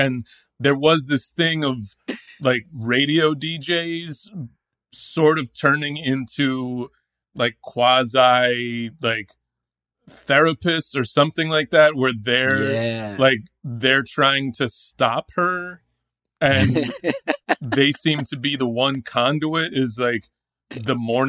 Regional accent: Dallas, Texas, United States; I grew up in Dallas, Texas, and I was in high school in Dallas around the time that the story of CJ grabbed attention in Dallas

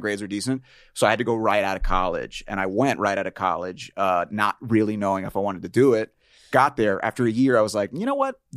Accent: Tampa, Florida, United States; Okay, so I grew up in Tampa, Florida.

